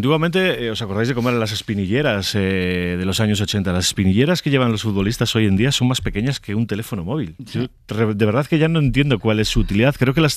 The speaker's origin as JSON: {"language": "Spanish", "region": "Galicia", "country": "Spain", "said": "yo como gallego siempre tendré un sí rotundo para Zara"}